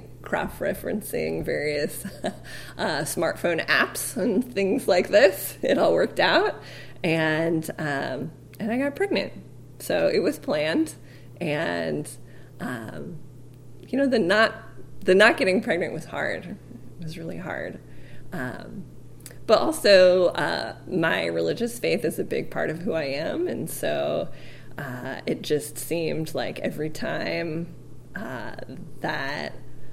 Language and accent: English; California, United States; I'm from California. I grew up there with my family, and until I went away to college, I went to Stanford first, and then I moved back home and started teaching art and English